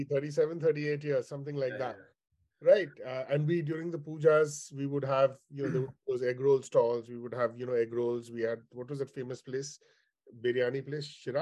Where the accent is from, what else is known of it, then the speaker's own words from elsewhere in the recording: Chennai, Tamil Nadu, India; born there; I was born in Chennai, then Madras.